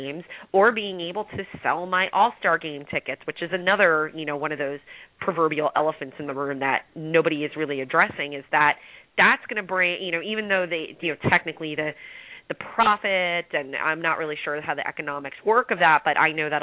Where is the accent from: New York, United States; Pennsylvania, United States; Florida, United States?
New York, United States; You know, we're both from New York. We're both Mets fans.